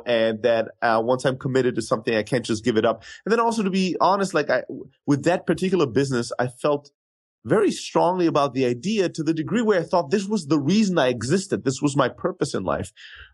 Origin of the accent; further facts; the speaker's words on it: Germany; moved away as an adult; now in United States; So I'm originally from Greece, born and raised in Germany, though. So I have the best and the worst that Europe has to offer.